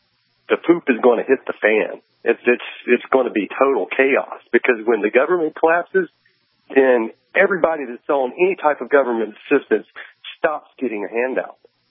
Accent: the South, United States; I hate to tell you, and I'm coming from the South here, you're not going to survive.

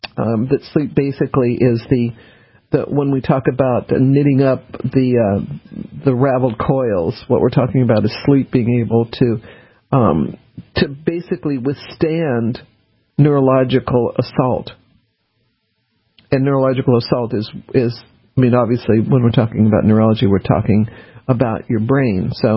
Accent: New Orleans, Louisiana, United States; born there; I actually, after Katrina, since I was born in New Orleans, wanted to go down to New Orleans over Christmas and help out.

